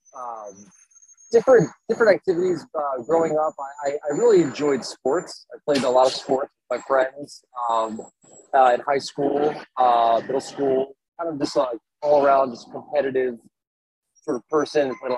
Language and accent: English; Maryland, United States; now in Annapolis, United States; Yes, I'm originally from Maryland, born and raised actually. Grew up in Harford County, was actually working in Baltimore for quite a while, and now I find myself in Annapolis, Maryland.